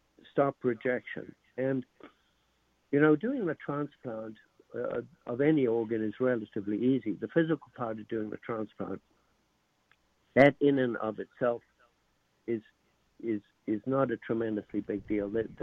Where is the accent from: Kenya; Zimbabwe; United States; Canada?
Zimbabwe; moved away as an adult; now in United Kingdom